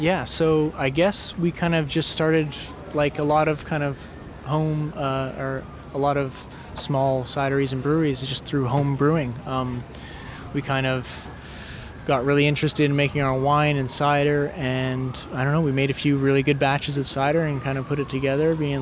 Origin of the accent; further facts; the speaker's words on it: Goderich, Ontario, Canada; This is my company, along with co-founder Ellen, my partner. We're from Goderich, Ontario.